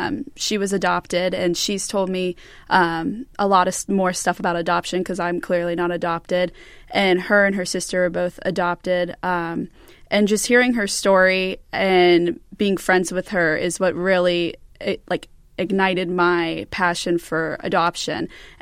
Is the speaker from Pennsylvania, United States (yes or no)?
no; Cincinnati, Ohio, United States; I'm from Cincinnati originally, and all of my friends went to UC, and I was the only one that went farther.